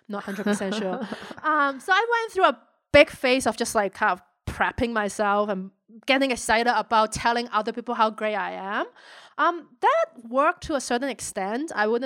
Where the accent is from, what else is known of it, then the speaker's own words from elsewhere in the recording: Hong Kong; I grew up in Hong Kong, and our culture is a lot about don't stand out